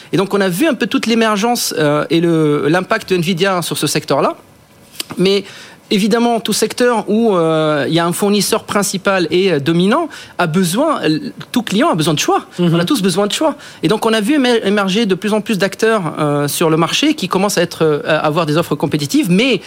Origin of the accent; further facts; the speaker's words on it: Tunisia; moved away as an adult; also born or lived in United States; moi, je suis né en Tunisie, j'ai grandi en Tunisie, je fais mes études en France. Après, j'ai vécu aux États-Unis.